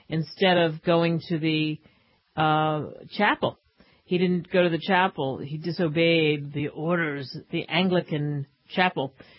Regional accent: Philadelphia, Pennsylvania, United States; also born or lived in South Jersey; But born and raised in Philadelphia, South Jersey

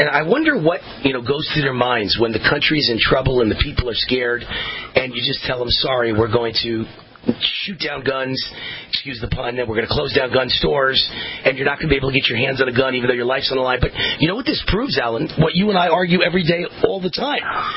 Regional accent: New York, United States; I'm from New York, by the way, and I spent my summers at the Jersey Shore in the Atlantic City, Ventnor, Margate area, Wildwood.

